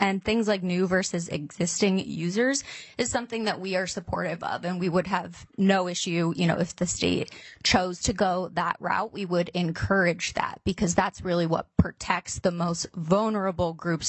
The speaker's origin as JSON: {"language": "English", "region": "Iowa", "country": "United States", "said": "I know, for example, in Iowa, because I'm from Iowa, we do, and we operate there"}